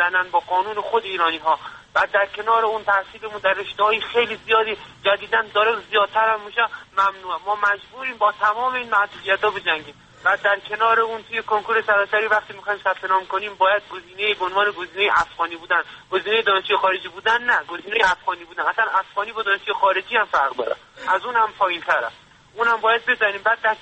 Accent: Afghanistan; now in Iran; من چون افغانی هستم حق تحصیل ایرانی را ندارم.

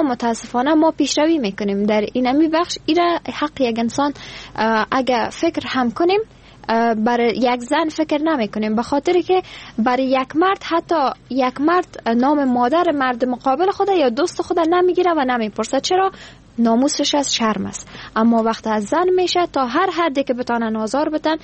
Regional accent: Afghanistan; born there; در چه جغرافیایی به دنیا آمدیم

